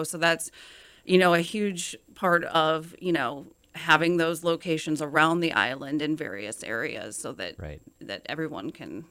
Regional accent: Alaska, United States; moved away as an adult; And had always wanted to live in Hawaii. I was born and raised in Alaska, so you can understand why.

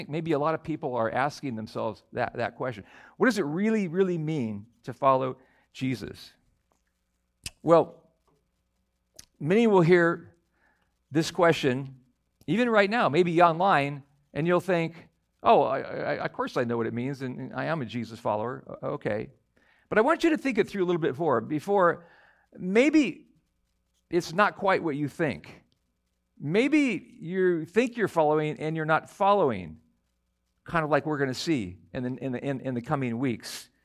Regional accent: United States; born there; Well, I was born in America. I was raised up in a Christian family.

